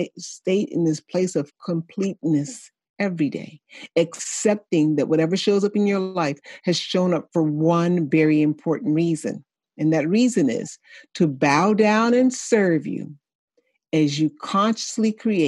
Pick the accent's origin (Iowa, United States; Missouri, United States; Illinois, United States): Illinois, United States; Chicago; I grew up born on the South Side of Chicago and had grew up into poverty and had some bouts of homelessness